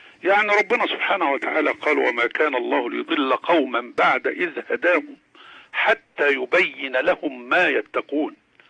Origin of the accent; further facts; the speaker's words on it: Egypt; أما أن يكون عندنا في مصر